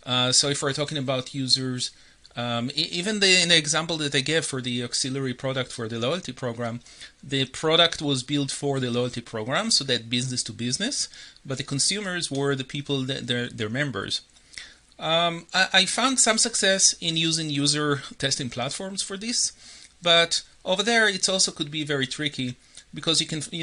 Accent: Israel; now in Toronto, Canada; So I am originally from Israel. That's the first fact that I wanted to share with everyone. Second is I'm from Toronto. That's where I live now for the last almost 20 years.

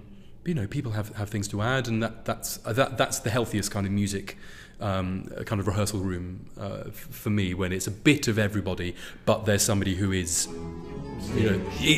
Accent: United Kingdom; I'm British after all, no sex please.

